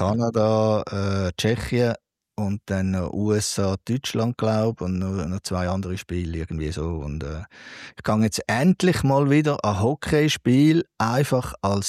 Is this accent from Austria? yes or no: no; Switzerland; dort müssen wir als Schweizer halt hoffen, dass die gegen uns keinen guten Tag einziehen.